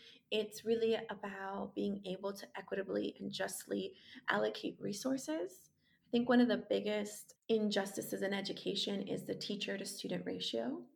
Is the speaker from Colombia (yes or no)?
yes; Colombia; English is a second language; now in United States; As someone who has struggled to be bilingual in many spaces, both in my home country of Colombia and here in the US, and having to go between both of them